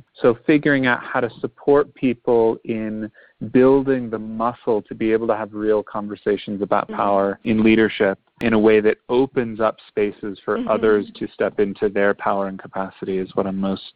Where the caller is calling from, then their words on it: Guatemala; I'm currently calling from Guatemala.